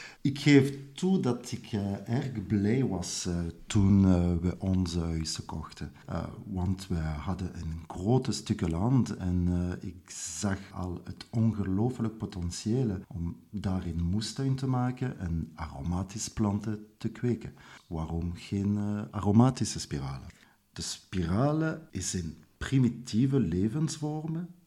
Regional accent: Brussels, Brussels-Capital Region, Belgium; born there; Ik ben 38 jaar geboren in Brussel.

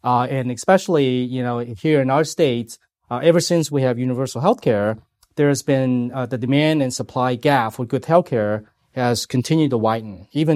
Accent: Hong Kong; moved away; I grew up in Hong Kong, right? So I came to this country 30 years ago.

